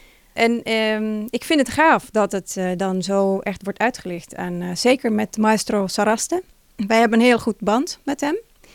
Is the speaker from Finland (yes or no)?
yes; Finland; Dutch is a second language; moved away as an adult; now in Netherlands; Ik kom oorspronkelijk uit Finland. Ik woon nu 20 jaar in Nederland. Ik kwam naar Nederland voor mijn studie.